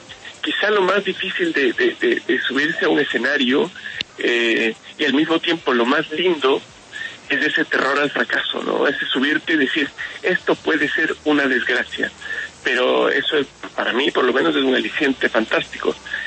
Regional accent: Ecuador; moved away as an adult; mi madre es ecuatoriana, yo nací en Ecuador y viví 25 años de mi vida en Ecuador. Soy muy, muy ecuatoriano y muy, muy chileno.

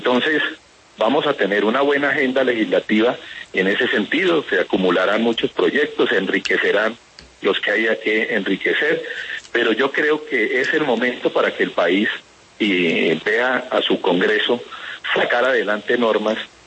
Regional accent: Garzón, Huila, Colombia; desde que yo tengo uso de razón, allá en mi pueblo, en Garzón, escuchaban mis abuelos

